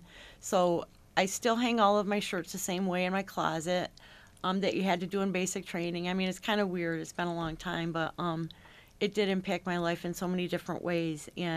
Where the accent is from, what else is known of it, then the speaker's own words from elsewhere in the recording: Rochester, United States; I grew up in Rochester.